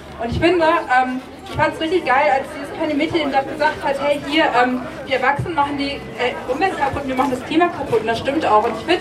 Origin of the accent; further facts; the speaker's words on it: Hamburg, Germany; ich komme eigentlich aus Hamburg.